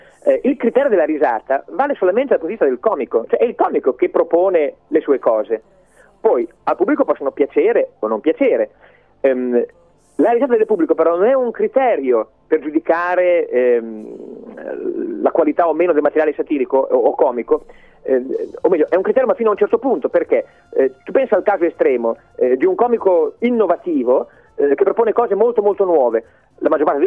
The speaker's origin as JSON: {"language": "Italian", "town": "Santarcangelo di Romagna", "region": "Emilia-Romagna", "country": "Italy", "said": "sono di Sant'Arcangelo di Romagna, e a Sant'Arcangelo c'è una tradizione musicale, scuole musicali, insomma, piuttosto famose"}